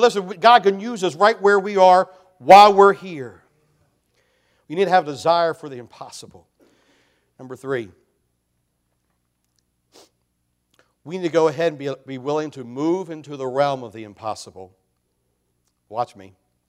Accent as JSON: {"language": "English", "region": "Maryland", "country": "United States", "said": "But I'm just sterile from Carroll County, Maryland. 75,000 people in the entire county."}